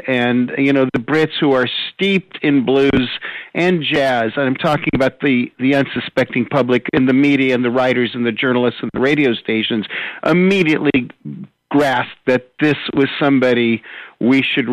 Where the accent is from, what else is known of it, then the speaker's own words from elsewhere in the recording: Hollywood, California, United States; I mean, I am from Hollywood. We do write cinematically.